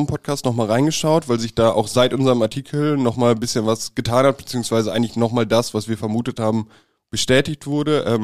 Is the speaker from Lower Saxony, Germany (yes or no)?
yes; Nordhorn, Lower Saxony, Germany; In Nordhorn, in meiner Heimatstadt.